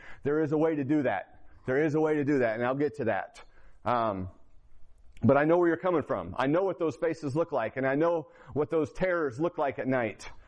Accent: Fort Wayne, Indiana, United States; my wife and I, like I said, we came from Fort Wayne.

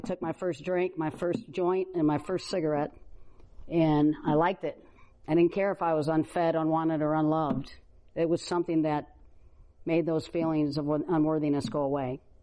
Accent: Maumee, Ohio, United States; So I was born in Toledo, Ohio, taken by the state as an infant, put in and out of abusive foster homes till I was about 10 years old

